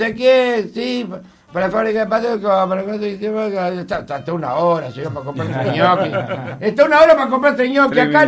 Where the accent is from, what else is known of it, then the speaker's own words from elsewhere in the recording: Buenos Aires, Argentina; Yo vengo de Buenos Aires.